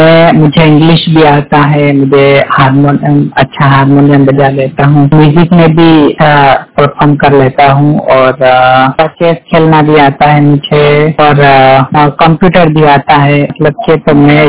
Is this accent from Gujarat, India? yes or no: yes; Dahod, Gujarat, India; और मैं गुजरात का रहने वाला हूँ। गुजरात के दाहोद जिले में रहता हूँ